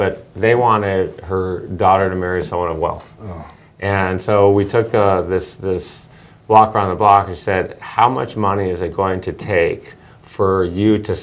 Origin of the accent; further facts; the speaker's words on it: Detroit, Michigan, United States; And I'm from Detroit. It was a big deal.